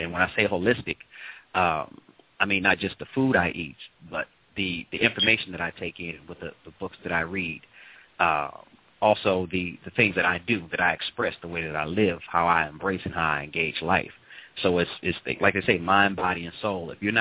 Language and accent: English; St. Louis, Missouri, United States; St. Louis, originally. St. Louis, Missouri.